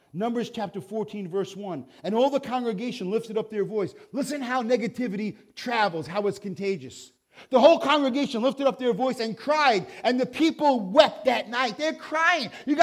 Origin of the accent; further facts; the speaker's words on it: Brooklyn, New York, United States; born there; Man, I was born in Brooklyn, New York.